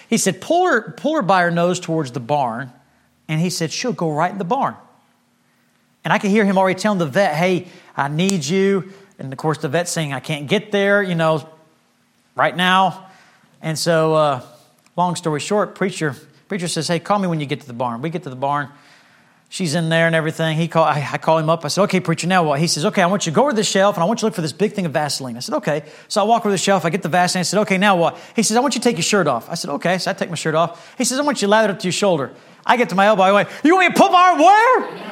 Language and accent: English; Bahamas; I grew up in the Bahamas. We didn't have electricity or running water. I mean, it was primitive living.